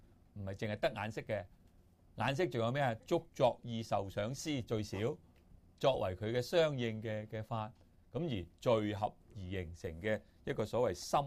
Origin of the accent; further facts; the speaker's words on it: China; 我们中国人就说什么？一个人一死呢，个魂魄走了出来了